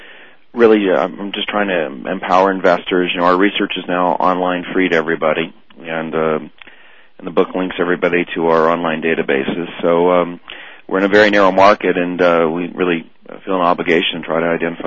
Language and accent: English; Berkeley, California, United States; because I'm from Berkeley, California, and in Berkeley they teach you that, we're all supposed to earn the same amount of money